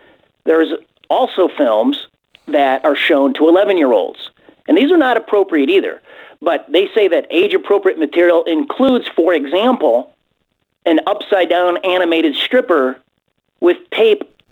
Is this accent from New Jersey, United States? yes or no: no; Illinois, United States; Well, Glenn, I'm from Illinois. It is the Super Bowl of corruption, as everybody understands.